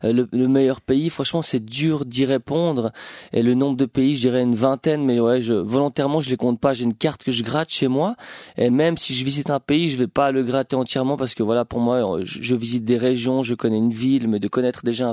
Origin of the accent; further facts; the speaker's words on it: Switzerland; de se rendre compte qu'est-ce qui fait qu'on est Suisse.